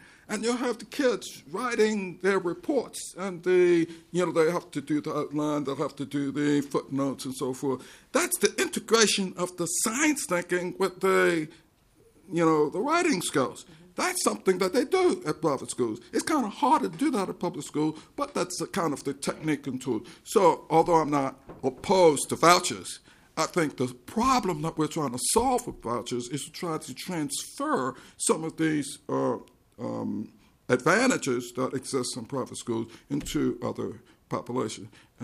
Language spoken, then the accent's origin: English; Baltimore, Maryland, United States; I'm from Baltimore. Baltimore has segregated pools.